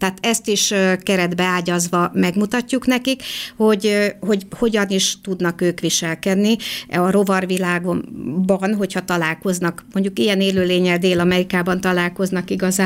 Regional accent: Great Hungarian Plain, Hungary; Hát el kell, hogy mondjam, hogy az Alföldön nőttem föl. Abban az időszakban voltam gyerek, nem ma, amikor az amerikai szövőlepke invázió volt.

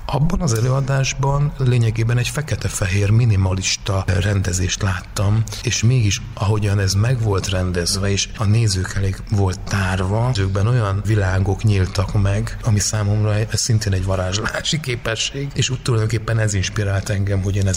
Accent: Nyíregyháza, Szabolcs-Szatmár-Bereg, Hungary; Én Nyíregyházán nőttem föl

